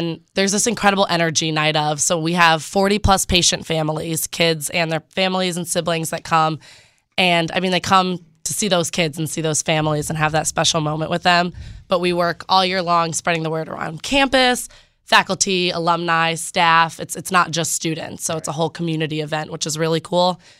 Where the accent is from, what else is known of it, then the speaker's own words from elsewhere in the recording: Cheshire, Connecticut, United States; I'm from Cheshire, Connecticut.